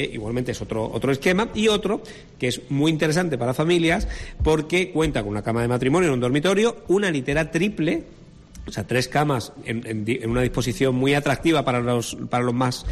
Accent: Málaga, Andalusia, Spain; yo digo que soy de Málaga

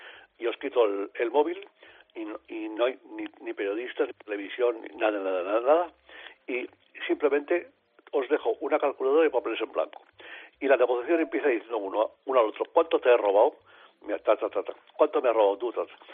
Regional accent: Zaragoza, Aragon, Spain; now in Catalonia, Spain; yo nací en Zaragoza, soy muy muy aragonés, mucho, pero llevo 60 años aquí y yo en Cataluña estoy de maravilla.

